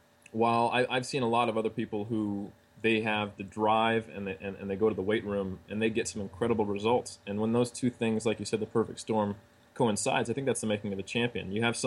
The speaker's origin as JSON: {"language": "English", "town": "Oakland", "region": "California", "country": "United States", "tie": "born or raised there", "said": "I grew up in Oakland, and I went to high school in the Sacramento suburbs."}